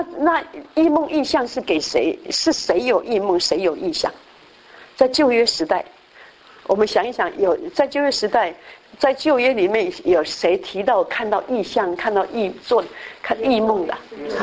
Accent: China; 所以你看我们中国人的造字啊。

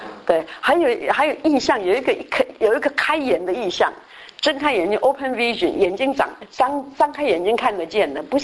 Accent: China; 所以你看我们中国人的造字啊。

